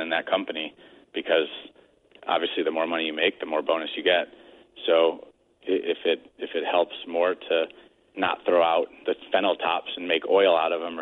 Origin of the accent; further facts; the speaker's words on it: Cleveland, Ohio, United States; also born or lived in New York / Europe; I'm from Cleveland originally, and, you know, living in New York for a bit and Europe for a bit